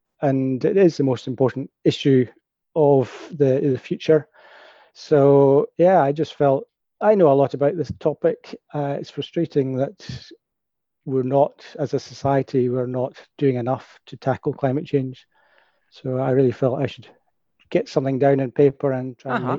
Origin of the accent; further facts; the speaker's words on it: Perth, Scotland, United Kingdom; I was brought up in Perth and was a regular hill walker and always out cycling or walking. Quite naturally went on to study geography at Edinburgh University